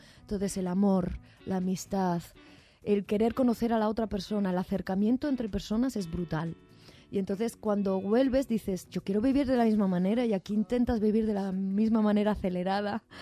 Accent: Andalusia, Spain; que los geranios es una flor que a mí me recuerda a mi abuela, porque soy de Andalucía y los geranios es muy andaluz

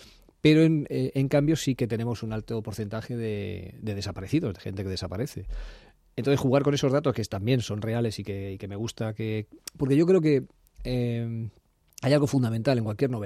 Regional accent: Spain; como sobre todo como lector español de novela fundamentalmente anglosajona y norteamericana

